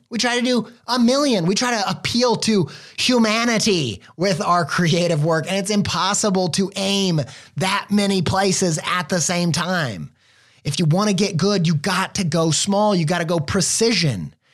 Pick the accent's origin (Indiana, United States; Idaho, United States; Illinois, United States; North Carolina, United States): Indiana, United States; now in Ohio, United States; I'm from the Midwest, Indiana boy, now living in Ohio.